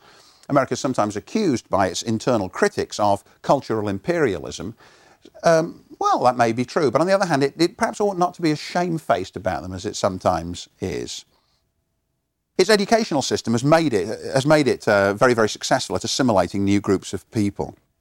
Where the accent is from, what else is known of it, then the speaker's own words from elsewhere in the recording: United Kingdom; now in United States; growing up in Britain, I never had any kind of citizenship education.